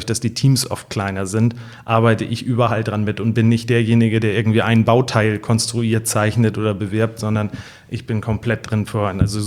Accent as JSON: {"language": "German", "town": "Schwabstedt", "region": "Schleswig-Holstein", "country": "Germany", "tie": "born or raised there", "also_born_or_lived": "Husum", "said": "auch geborener Nordfriese, auch hier in Husum im Krankenhaus zur Welt gekommen, aufgewachsen in Schwabstedt und dann ab dem Gymnasium in Husum überwiegend gewesen"}